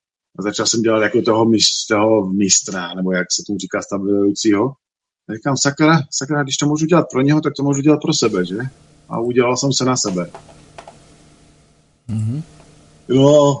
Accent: Henšlov, Olomouc Region, Czechia; Takže jsem z Hané a narodil jsem se v Henšlově u Přerova. Taká malá díra pod Chemičkou. Vedle Vymyslova, vedle vyplavený Troubek, tam někde v těch končinách jsem se objevil.

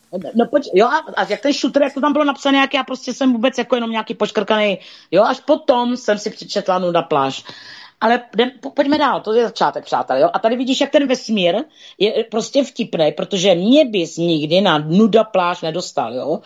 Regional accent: Moravia, Czechia; My vždycky, když jsme řekli s Pájou, že jsme z Moravy

